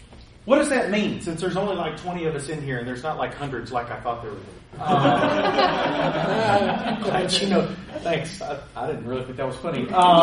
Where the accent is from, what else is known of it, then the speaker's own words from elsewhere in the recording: Tennessee, United States; Let me dumb this down. I'm from Tennessee. I was a youth pastor, youth minister for 12 years